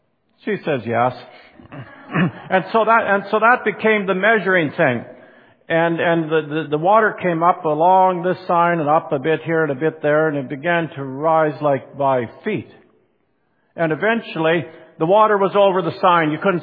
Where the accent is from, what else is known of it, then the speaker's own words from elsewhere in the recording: Saskatchewan, Canada; I grew up in Saskatchewan, just across the border from where they built the Shellmouth Dam on the Assiniboine.